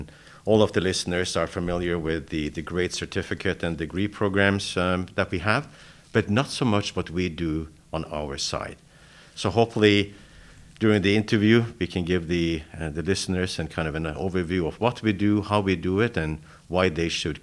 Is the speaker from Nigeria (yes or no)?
no; Norway; moved away as an adult; now in United States; I grew up in Norway and came to the U.S. to go to school.